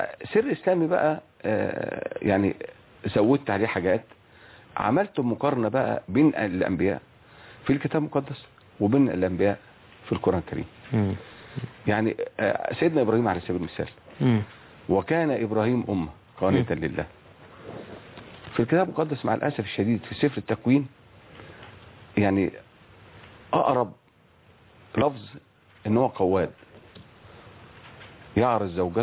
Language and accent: Arabic; Minya, Minya Governorate, Egypt; born there; لازم اسافر المنيا مسقط رأسي